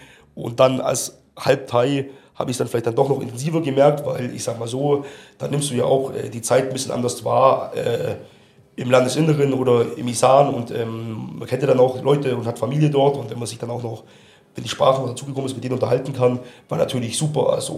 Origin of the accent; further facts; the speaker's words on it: Germany; Ja, ich bin Deutscher, ich wurde deutsch da erzogen und bin deutsch aufgewachsen, teilweise von meinen Großeltern auch erzogen worden.